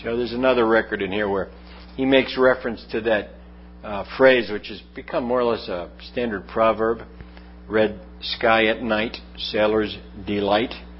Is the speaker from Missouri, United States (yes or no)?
no; St. Albans, New York, United States; born there; where I was born in St. Albans, Queens.